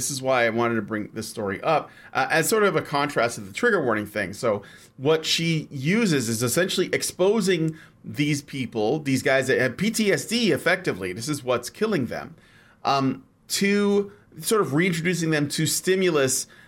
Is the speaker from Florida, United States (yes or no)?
no; Chicago, Illinois, United States; and I'm actually interested in this story myself, so obviously, as a Chicagoan.